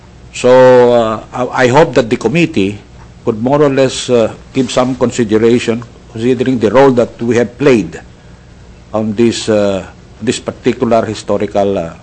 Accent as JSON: {"language": "English", "town": "Manila", "region": "Metro Manila", "country": "Philippines", "moved": "as an adult", "said": "I'm from the Philippines. I was born in Manila, and I came over here because I was part of the Philippine Revolution of 1986 when we kicked out Marcos."}